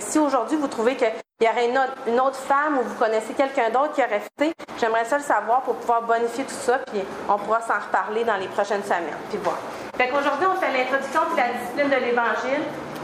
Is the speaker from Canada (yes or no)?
yes; Sorel, Quebec, Canada; also born or lived in Montreal; moi, je viens de Sorel, dans le fond. J'étais 20 ans à Sorel, là-bas.